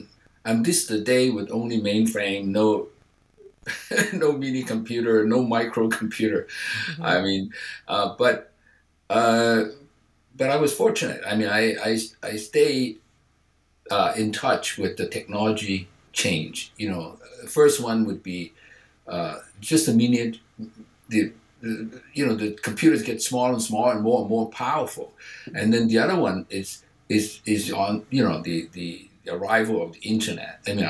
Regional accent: Hong Kong; moved away as an adult; also born or lived in United States; now in Canada; I do have a Chinese name and it's in my passport. I came from Hong Kong. I went to the United States to do an undergraduate studies in electrical engineering.

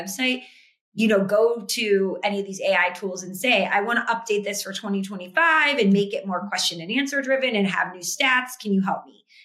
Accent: Ohio, United States; I grew up in Ohio and they were a big band back then.

